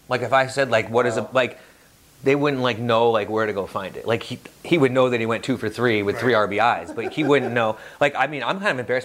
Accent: New York, United States; now in Connecticut; when I moved to Connecticut, because where I grew up in New York, no one even cared about the Red Sox.

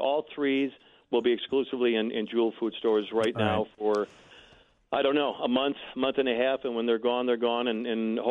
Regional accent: Naperville, Illinois, United States; and I'm a White Sox fan too, growing up in Naperville

